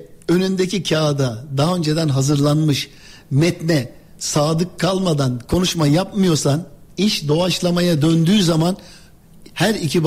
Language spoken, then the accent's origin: Turkish; Istanbul, Turkey; Hayır, bu iş Türkiye'de doğdum. İstanbul'da doğdum. Beşiktaş semtinde doğdum büyüdüm.